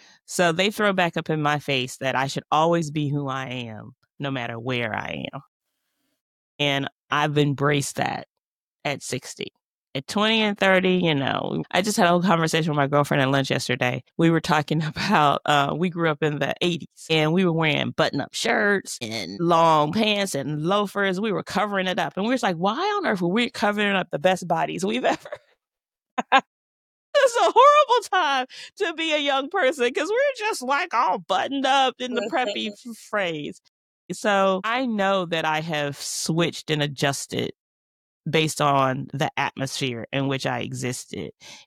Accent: the South, United States; I actually believe I learned that skill growing up in the South.

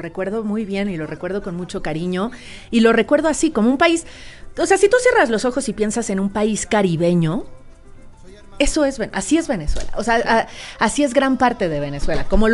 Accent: Mexico; a mí como mexicana

